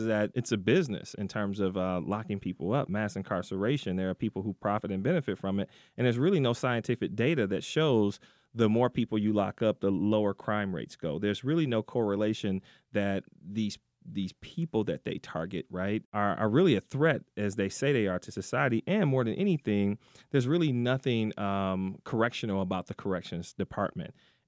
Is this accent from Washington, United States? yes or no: no; Detroit, Michigan, United States; I'm an African-American man, and I grew up in Detroit during the 80s when things just exploded.